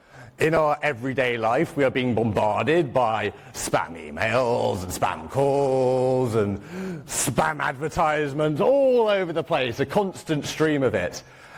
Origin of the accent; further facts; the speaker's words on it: Birmingham, West Midlands, United Kingdom; I am a Brummy. I come from Birmingham, UK, not Alabama.